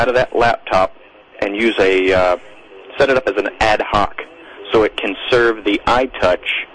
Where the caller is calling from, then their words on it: South Carolina, United States; Calling from South Carolina.